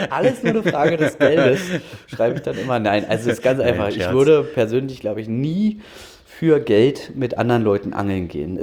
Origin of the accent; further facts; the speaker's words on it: Dranske, Mecklenburg-Vorpommern, Germany; also born or lived in Berlin; ich bin in Berlin geboren, muss ich ehrlich zugeben, und war dann aber auch einige Jahre auf Rügen, bin da groß geworden, in Dranske, um genau zu sein.